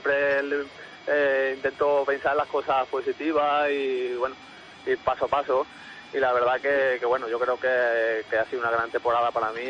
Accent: Gilena, Andalusia, Spain; desde muy pequeño empiezo en mi pueblo, Gilena.

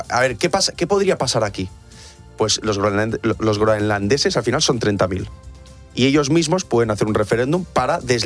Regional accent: Catalonia, Spain; Spanish is a second language; A ver, que yo como catalán he metido cada...

